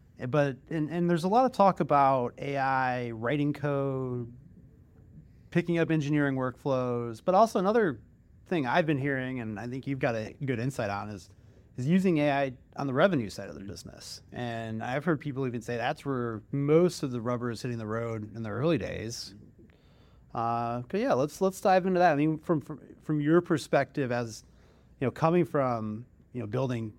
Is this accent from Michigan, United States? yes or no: yes; Michigan, United States; I'm from Michigan. Go blue.